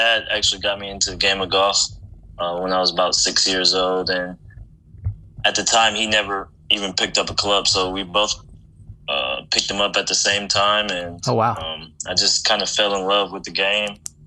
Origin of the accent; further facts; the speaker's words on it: Flint, Michigan, United States; Well, I grew up in Flint. I transferred schools in the 11th grade to Grand Blanc, and that's where my parents live now. But I grew up in Flint, Michigan.